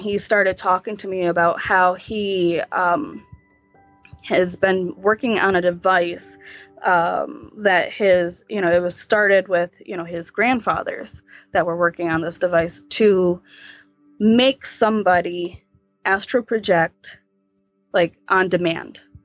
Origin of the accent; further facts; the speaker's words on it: United States; to me, because I'm Native American, that, yeah, I am. I'm on Indian soil.